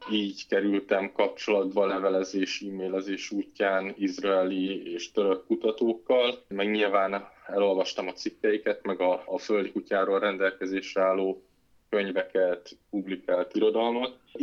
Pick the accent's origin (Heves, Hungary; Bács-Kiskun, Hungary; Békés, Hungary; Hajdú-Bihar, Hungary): Hajdú-Bihar, Hungary; Debrecen; gyerekkoromból ered, mert én debreceni vagyok